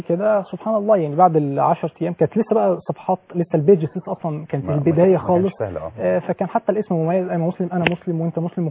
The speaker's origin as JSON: {"language": "Arabic", "country": "Egypt", "said": "بحكم ان انا مصري"}